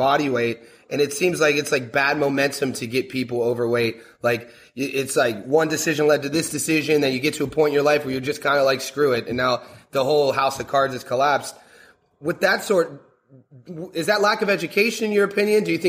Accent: Ohio, United States; moved away as an adult; now in Australia; Yeah, I grew up in Northeast Ohio, and I've been in Australia for about 4 years.

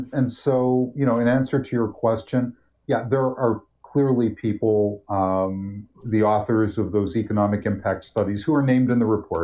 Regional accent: Wheeling, West Virginia, United States; I mean, my hometown of Wheeling has less than half the population it had when I was born there in the mid-1950s.

